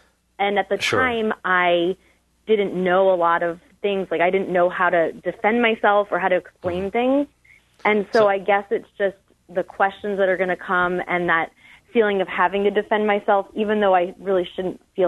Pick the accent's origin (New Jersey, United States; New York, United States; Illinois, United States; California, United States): New York, United States; I'm actually from New York, and so all my friends pretty much that are Protestant are in New York. I mean, since I've moved across the country.